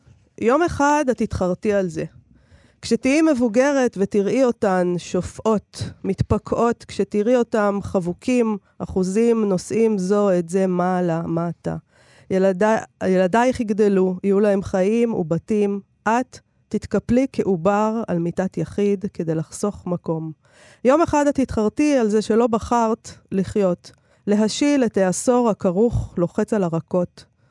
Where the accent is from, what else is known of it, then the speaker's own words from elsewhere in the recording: Herzliya, Tel Aviv District, Israel; גם אתם קראתם לזה מכות שהייתם ילדים? או רק אצלנו בהרצליה קראו לזה מכות?